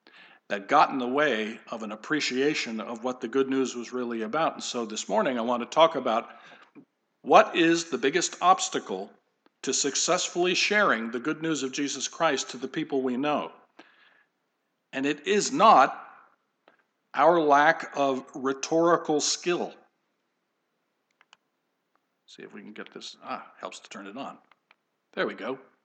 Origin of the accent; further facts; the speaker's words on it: New Jersey, United States; We're from New Jersey, tons of blue jays, robins.